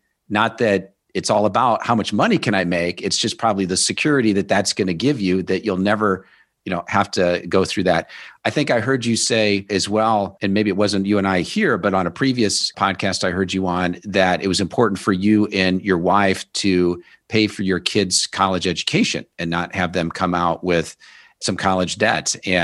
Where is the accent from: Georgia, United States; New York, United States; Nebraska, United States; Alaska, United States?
Nebraska, United States; Omaha; I grew up in Omaha, Nebraska, so I'm a big Nebraska Cornhusker football fan.